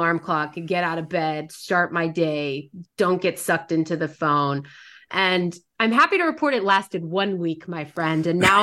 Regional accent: Los Angeles, California, United States; I'm a girl who was born and raised in Los Angeles, so I am a little woo-woo

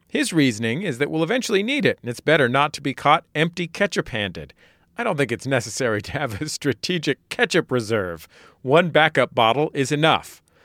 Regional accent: San Francisco, California, United States; I'm from San Francisco, so I really don't have strong feelings about this.

